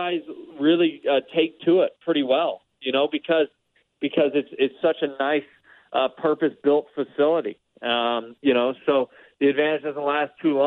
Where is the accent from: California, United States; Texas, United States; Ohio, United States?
Ohio, United States; Columbus; I'm from Columbus, Ohio, so Mid-Ohio is special.